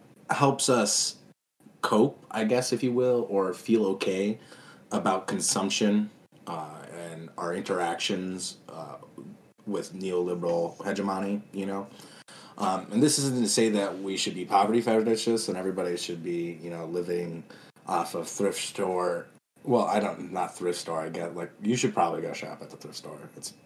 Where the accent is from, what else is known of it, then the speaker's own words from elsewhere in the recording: South Dakota, United States; I am Ogala Lakota from Pine Ridge Indian Reservation.